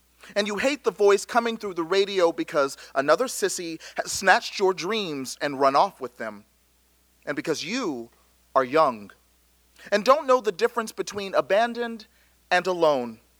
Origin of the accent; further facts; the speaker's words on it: Lewisville, Texas, United States; I grew up in Lewisville, Texas. I'm home of the Lewisville High School Fighting Farmers, just north of Dallas